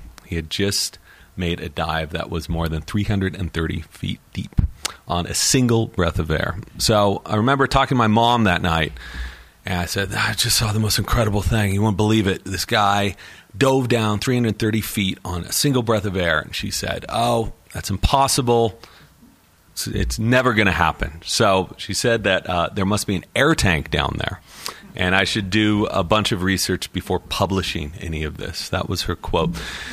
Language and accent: English; California, United States; So more than California, my home state.